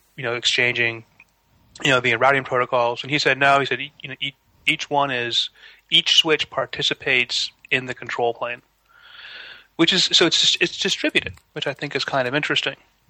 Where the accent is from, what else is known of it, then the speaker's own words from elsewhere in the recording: Syracuse, New York, United States; Syracuse, New York.